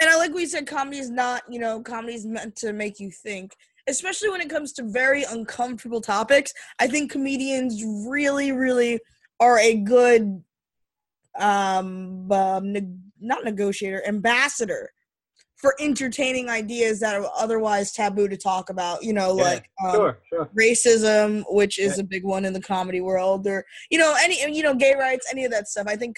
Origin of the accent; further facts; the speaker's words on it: United States; It's hard almost as an American, I think, to produce